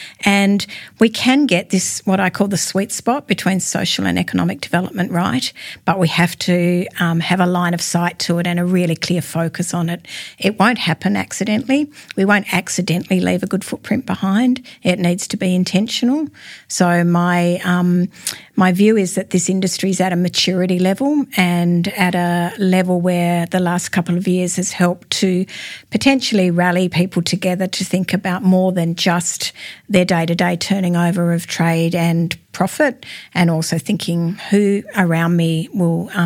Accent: Launceston, Tasmania, Australia; Yeah, I typify that kind of Tasmanian. I was born and bred here in Launceston, where we are today. I grew up on the Tama River

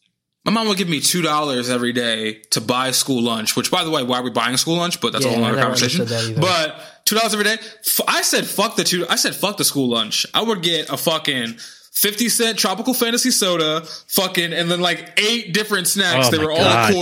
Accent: New York City, New York, United States; And as a New Yorker, that hurts me because I remember I used to be able to go fucking 10 miles on the fucking train for $2.

